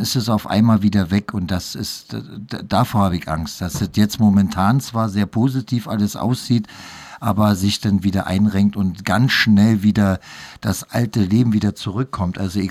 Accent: Berlin, Germany; ich als Berliner, das hört man, glaube ich, jedenfalls

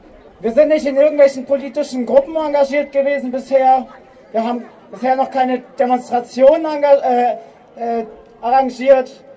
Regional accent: Würzburg, Bavaria, Germany; ich bin aus Würzburg, Zellerau

